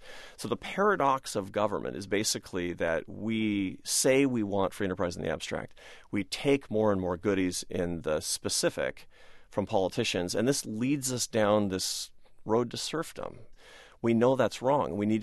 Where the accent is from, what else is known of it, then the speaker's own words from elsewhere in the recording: Seattle, Washington, United States; When I was a kid growing up in Seattle, we knew people around us, a lot of people, even in our neighborhood, were on welfare.